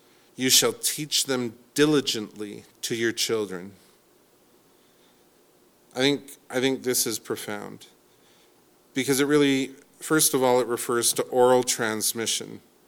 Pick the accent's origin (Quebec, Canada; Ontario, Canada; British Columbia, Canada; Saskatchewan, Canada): British Columbia, Canada; Salmon Arm; But I grew up in Salmon Arm, and let me tell you, we would ride our bikes to Canoe Beach.